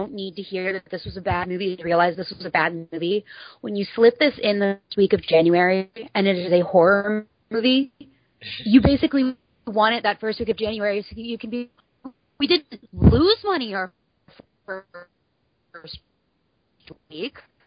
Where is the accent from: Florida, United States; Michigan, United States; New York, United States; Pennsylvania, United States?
Pennsylvania, United States; Pittsburgh; I come from Pittsburgh. We have mountains. We have real ones.